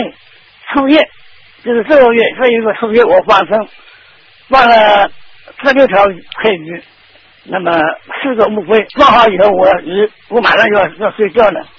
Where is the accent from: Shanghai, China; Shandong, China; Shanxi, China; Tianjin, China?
Shanghai, China; 我是上海的，而且我是大陆上海的，